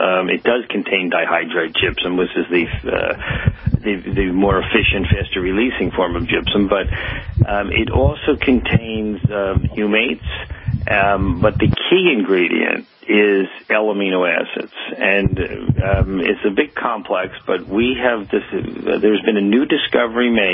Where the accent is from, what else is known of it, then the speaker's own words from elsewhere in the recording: New Jersey, United States; And I'm of course from New Jersey